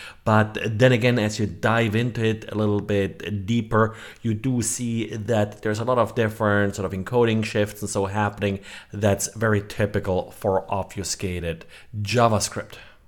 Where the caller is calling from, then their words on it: Jacksonville, Florida, United States; today I'm recording from Jacksonville, Florida.